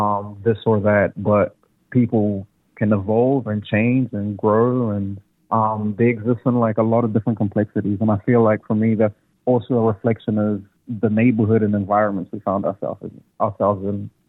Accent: New Zealand; also born or lived in Walungu, Democratic Republic of the Congo; I am a water child, and I also have roots in Aotearoa, where I spent a majority of my formative years, as well as my adolescence.

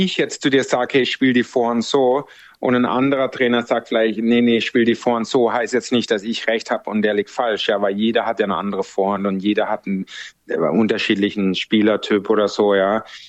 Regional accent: Germany

